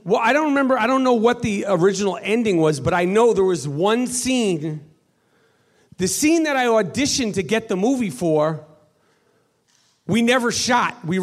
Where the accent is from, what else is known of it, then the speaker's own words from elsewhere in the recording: New York City, New York, United States; Listen, motherfucker, not the part of New York City that I'm from.